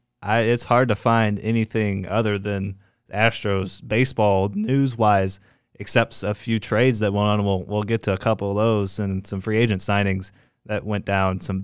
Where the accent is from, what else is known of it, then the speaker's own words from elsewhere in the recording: St. Louis, Missouri, United States; driving out to Denver from, I'm from St. Louis area, that drive out to Colorado